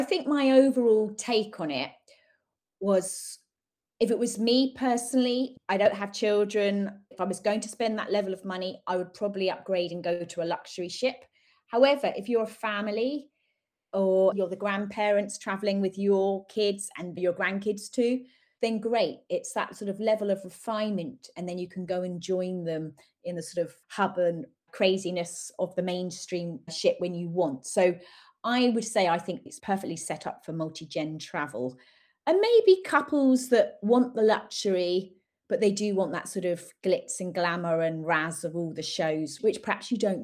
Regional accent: Watford, East of England, United Kingdom; I've just discovered we're both from the Watford area.

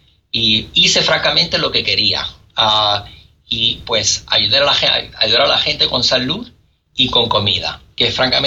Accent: Peru; born there; porque obviamente nací en Perú, entiendo la cultura

